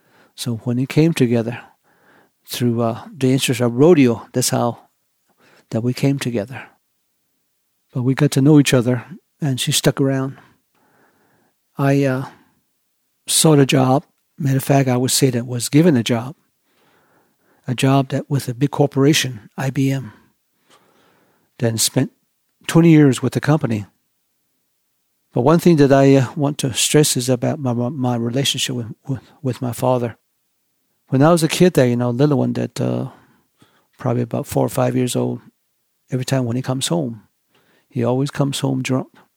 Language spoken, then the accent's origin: English; Church Rock, New Mexico, United States; also born or lived in Tohatchee; I'm from Tohatchee, and my clan is Sasakadi Nishlingo. As my early remember going back, I grew up in Church Rock and at the Standing Rock when I was just a little kid.